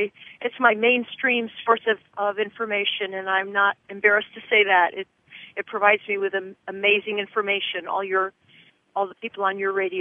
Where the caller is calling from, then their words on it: Niskayuna, New York, United States; I'm in Niskayuna, New York. It's north of Albany. I'm in the foothills of the Adirondack Mountains in New York State.